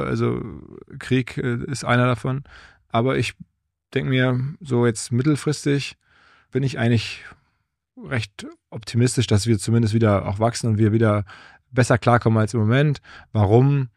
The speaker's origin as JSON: {"language": "German", "region": "North Rhine-Westphalia", "country": "Germany", "tie": "born or raised there", "lives_now": "Hamburg, Germany", "said": "Ich bin ja selber im Ruhrgebiet aufgewachsen"}